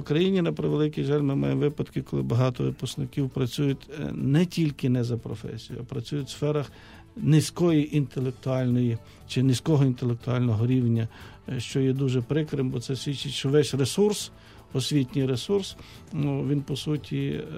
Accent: Yaremche, Ivano-Frankivsk Oblast, Ukraine; Я народився в Яремчі.

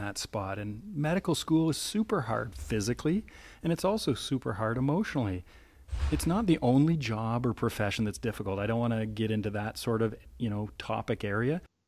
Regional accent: Canada; I was ready to apologize as a Canadian

